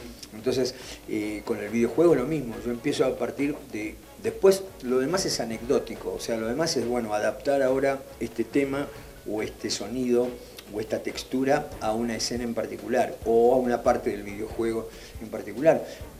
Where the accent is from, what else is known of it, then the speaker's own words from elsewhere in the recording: Argentina; también soy argentino